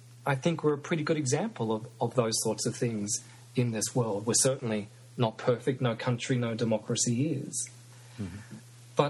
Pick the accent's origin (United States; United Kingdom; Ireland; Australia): Australia; being an Australian, being a member, a citizen of this country, which I certainly consider to be a very vibrant and quite successful democracy